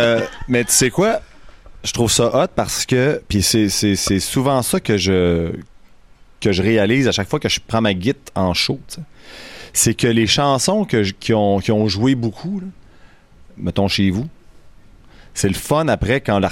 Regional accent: Quebec City, Quebec, Canada; now in Montreal, Canada; je viens de Québec, Montréal, j'habite Montréal.

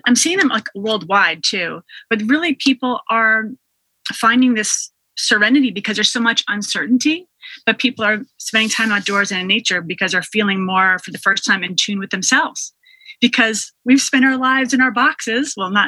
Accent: New York, United States; And I'm from New York, and I hate saying that, but it's not a comfortable place right now.

